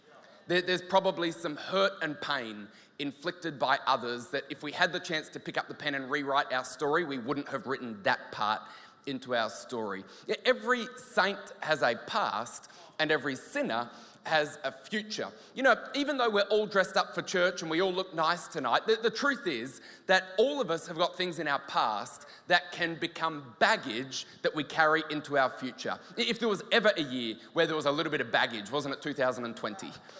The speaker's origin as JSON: {"language": "English", "town": "Ouyen", "region": "Victoria", "country": "Australia", "tie": "born or raised there", "said": "I grew up in Victoria. I grew up in Oyen."}